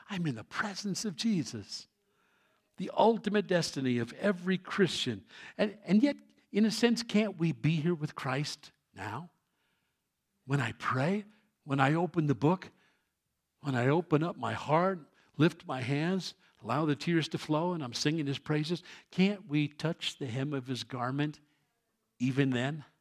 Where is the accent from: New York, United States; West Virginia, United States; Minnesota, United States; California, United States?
New York, United States; New York City; I was born and raised in New York City.